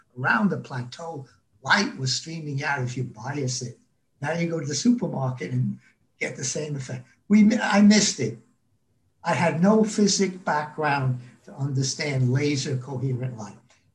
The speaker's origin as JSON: {"language": "English", "town": "Bayonne", "region": "New Jersey", "country": "United States", "tie": "born there", "said": "I was born in New Jersey, and a small city called Bayonne."}